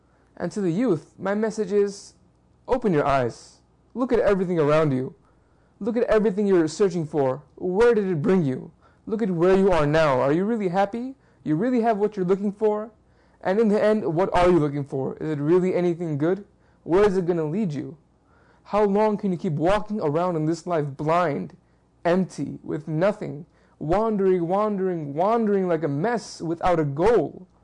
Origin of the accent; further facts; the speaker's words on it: New York City, New York, United States; also born or lived in Bangladesh / Texas; I was born in Bangladesh. I grew up in New York, and I grew my teenage years. I spent them in Texas.